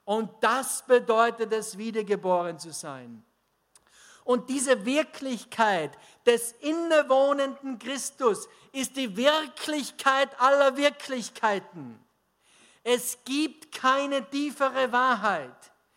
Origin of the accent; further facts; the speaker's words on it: Austria; Manchmal ist sie ein bisschen undeutsch, aber das sind wir Österreicher sowieso.